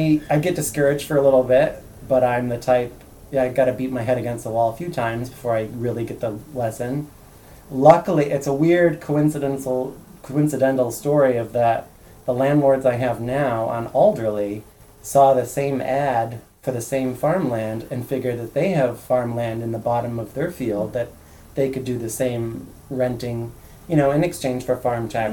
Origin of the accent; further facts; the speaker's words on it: New York, United States; Well, I originally grew up in New York, upstate New York, and that's where half my family still is.